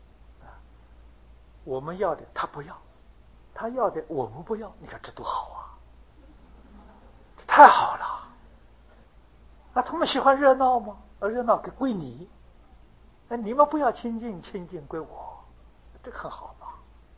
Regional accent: Taiwan; 那么在大陆上讲人生之苦，的确比我们台湾人容易感受

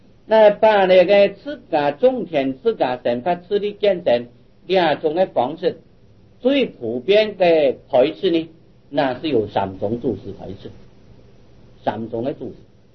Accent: China; 所以我们中国人呢，可以讲五田即是汉

